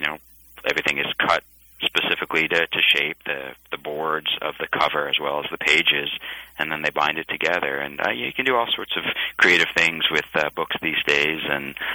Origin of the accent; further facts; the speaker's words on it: New York, United States; You know, I grew up in New York and was going to Yankee games when I was a kid back in 1978